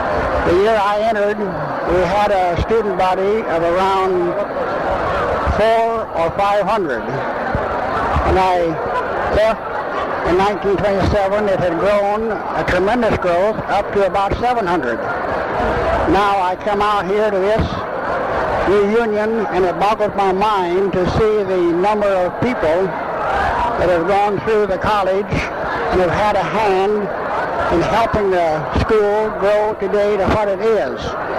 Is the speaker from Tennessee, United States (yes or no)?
no; Kansas City, Missouri, United States; moved away as an adult; now in San Diego, United States; I was born in 1903 in Kansas City, attended high school there, and then came to San Diego State College in 1923.